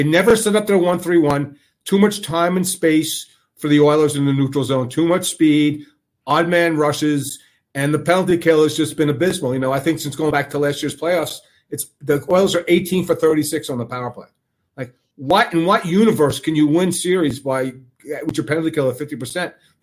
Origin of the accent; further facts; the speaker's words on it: United States; and I'm an American, and I still get emotional